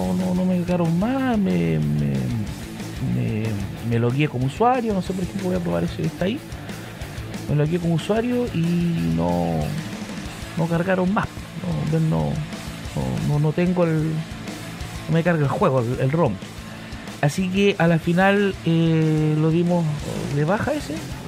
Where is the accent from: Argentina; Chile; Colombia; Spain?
Chile; Soy yo de Chile y no hay nadie más de Chile.